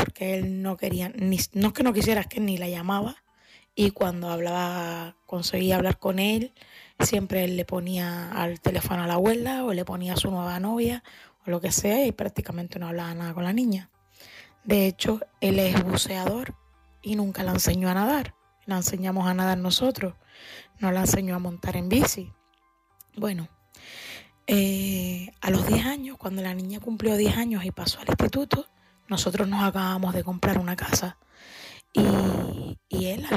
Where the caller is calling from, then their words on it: Canary Islands, Spain; de Gran Canaria.